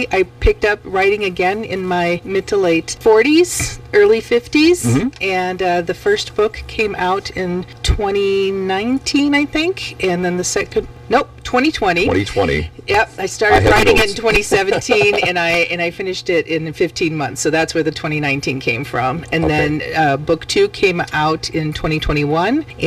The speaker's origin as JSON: {"language": "English", "town": "Mukwonago", "region": "Wisconsin", "country": "United States", "tie": "born or raised there", "said": "I had been in this area ever since I can remember. Yeah. And so Mukwonago has always been my hometown"}